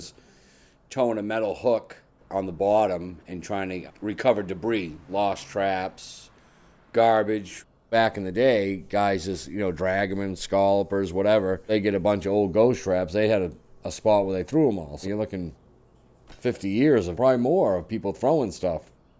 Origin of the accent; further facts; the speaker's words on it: Provincetown, Massachusetts, United States; I grew up in Provincetown, fourth generation from Provincetown. Everybody was a fishing family, pretty much.